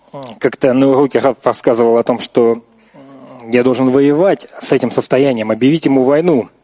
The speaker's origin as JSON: {"language": "Russian", "town": "Novosibirsk", "region": "Novosibirsk Oblast", "country": "Russia", "said": "Я из Новосибирска."}